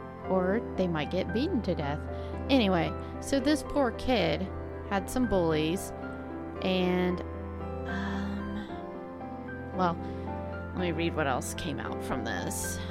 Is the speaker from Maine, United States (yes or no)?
no; Oklahoma, United States; And I am partially from Oklahoma, and I don't care for that state at all.